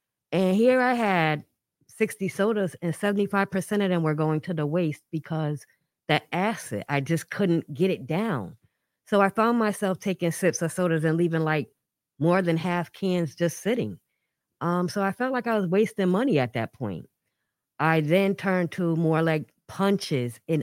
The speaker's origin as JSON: {"language": "English", "town": "New Haven", "region": "Connecticut", "country": "United States", "tie": "born or raised there", "said": "I grew up, well, born and raised here in New Haven."}